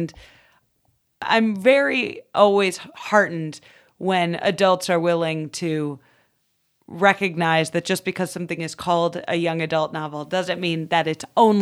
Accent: United States; As an American, I feel like it was exactly what I had always envisioned of a European city

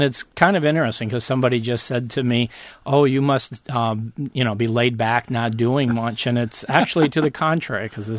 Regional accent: New York, United States; No, I didn't. And I come originally from New York, so.

